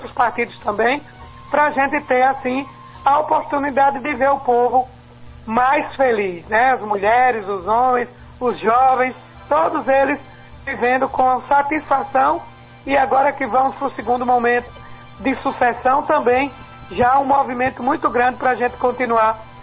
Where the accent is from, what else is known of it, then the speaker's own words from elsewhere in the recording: Cícero Dantas, Bahia, Brazil; quando estou vindo lá da minha cidade, Cícero Dantas, para Salvador